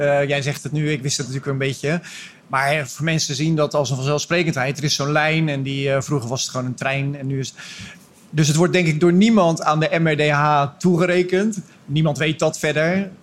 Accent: South Holland, Netherlands; accent: Rotterdam; Nou hoor ik steeds mijn Rotterdamse tongval, zeg maar.

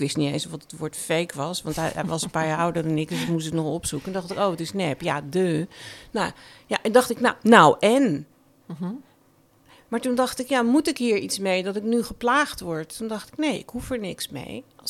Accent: Amsterdam, North Holland, Netherlands; Maar ja, ik ben een Amsterdammer.

